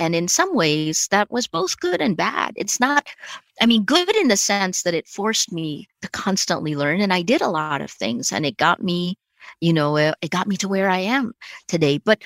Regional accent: United States; moved away; Also, for me, I felt sarcasm was kind of mean growing up in America. And so when I got here

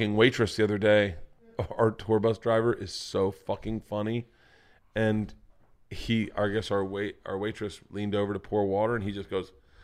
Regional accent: Florida, United States; Growing up in Florida, pool ocean counts as shower

